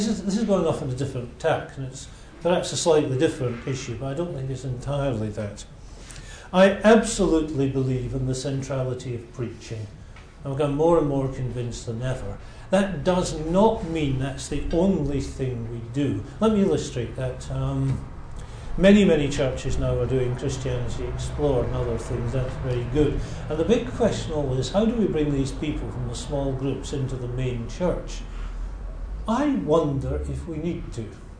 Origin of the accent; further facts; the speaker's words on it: United Kingdom; although we're British, we don't do emotion very well